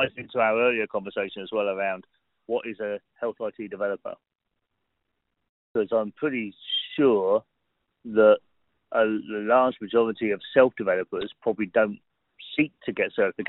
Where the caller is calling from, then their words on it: Houston, Texas, United States; In Texas at home. Houston.